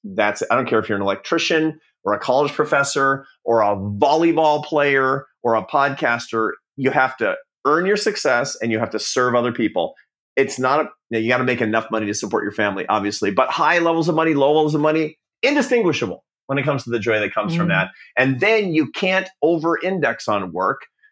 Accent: Seattle, Washington, United States; My mom was a professional artist of you know, some renowned in the Pacific Northwest where I grew up in Seattle.

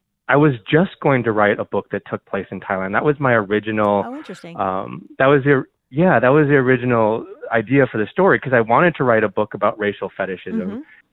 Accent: North Dakota, United States; I grew up in North Dakota where it's like flat and it's like wheat fields or like just dirt

